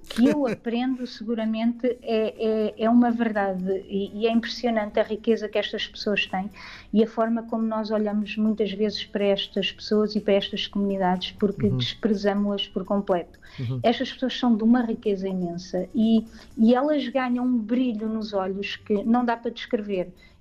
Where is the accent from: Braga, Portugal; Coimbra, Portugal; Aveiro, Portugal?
Coimbra, Portugal; now in Leiria, Portugal; não sou de Leiria, eu até sou de Coimbra, vivo aqui em Leiria já há uns anos